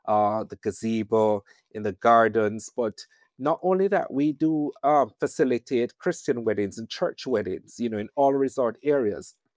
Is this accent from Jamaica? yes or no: yes; Kingston, Kingston Parish, Jamaica; And of course, last but not least, my hometown, Kingston.